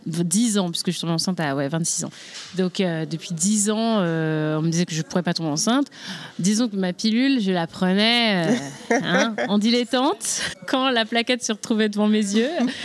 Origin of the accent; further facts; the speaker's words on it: Benin; parce que je suis béninoise